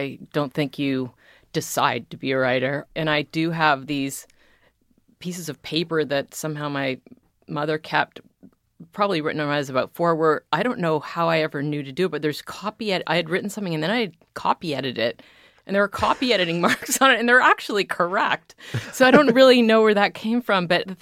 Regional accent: Canada; I was in the United States, but I'm Canadian and I didn't have a visa.

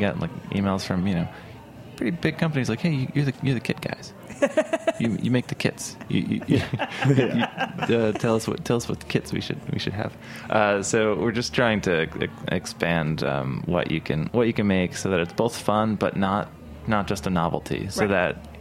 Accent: Brooklyn, New York, United States; I'm from Bay Ridge in Brooklyn originally, so I have pretty high standards for bagels.

